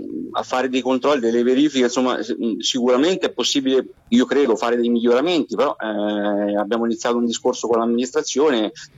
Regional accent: Assisi, Umbria, Italy; Io sono assisano, cioè la mia famiglia è di Assisi, ho sempre risieduto ad Assisi, insomma, quindi ecco, però ho svolto la mia attività lavorativa sempre nel comprensorio

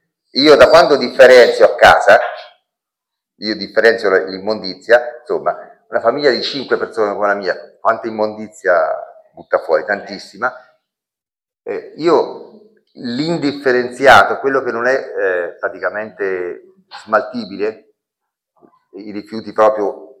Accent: Marche, Italy; io mi ricordo quando ero piccolo, vivevo nelle Marche, quando ero piccolo

